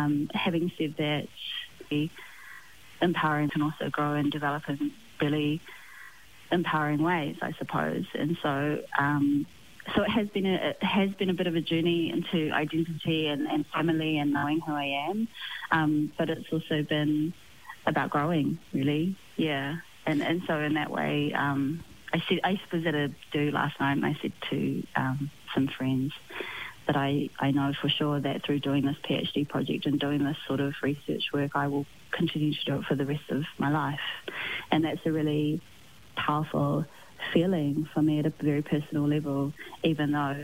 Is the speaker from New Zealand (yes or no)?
yes; New Zealand; I grew up in New Zealand.